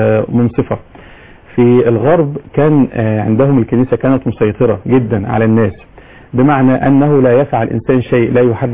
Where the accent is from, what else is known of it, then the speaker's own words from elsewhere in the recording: Egypt; أول من أدخل هذا المفهوم عندنا في مصر في العرب عموما